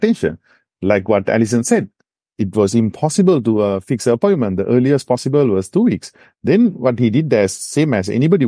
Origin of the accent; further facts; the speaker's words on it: Singapore; now in San Francisco, United States; I was originally from Singapore